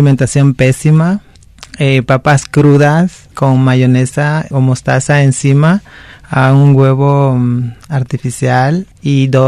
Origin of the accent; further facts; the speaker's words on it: San Pedro Sula, Cortés, Honduras; moved away; Soy de Honduras, de la ciudad de San Pedro Sula.